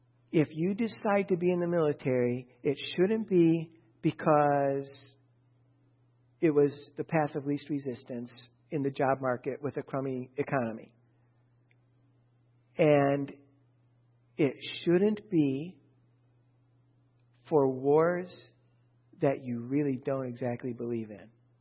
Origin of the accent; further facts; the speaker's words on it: United States; born there; could very well have been a pastor in every country, not just America. I happen to be born here.